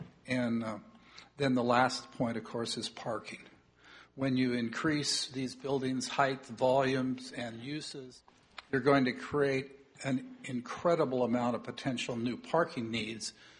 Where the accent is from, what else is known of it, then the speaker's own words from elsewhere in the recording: Sacramento, California, United States; I was raised in the Sacramento area, and one of the most amazing redevelopment areas in the Sacramento area is the old Rivertown, the downtown Sacramento.